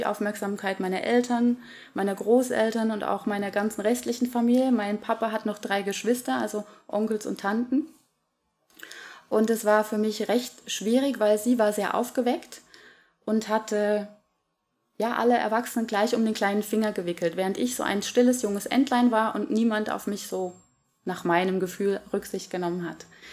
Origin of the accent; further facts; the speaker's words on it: Thuringia, Germany; Ich bin also in Deutschland aufgewachsen.